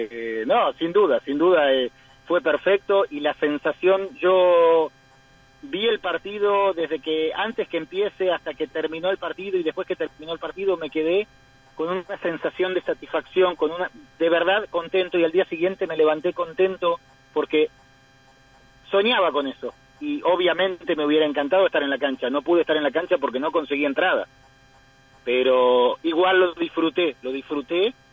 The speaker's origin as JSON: {"language": "Spanish", "town": "Rafaela", "region": "Santa Fe", "country": "Argentina", "moved": "as an adult", "lives_now": "Ra'anana, Israel", "said": "vivo en la ciudad de Ranana. Uh-huh. Como dije, soy de Atlético de Rafaela y soy de Rafaela."}